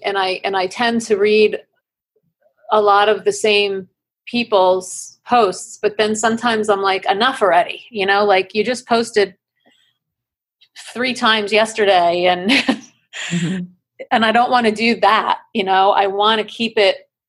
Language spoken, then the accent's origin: English; Northeast, United States; I come from the Northeast, so it's a little different down here in Southwest Florida, but I'm adjusting, I'm figuring it out.